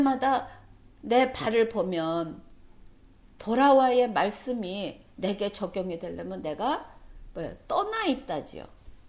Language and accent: Korean; Seoul, South Korea; 제가 서울이 고향인데, 서울에 다시 이렇게 몇십 년 만에 나와서 살면서